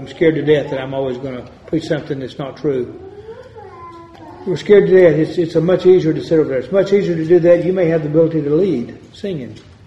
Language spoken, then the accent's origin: English; Lubbock, Texas, United States; a good friend of mine there in my hometown of Lubbock, he lost his wife also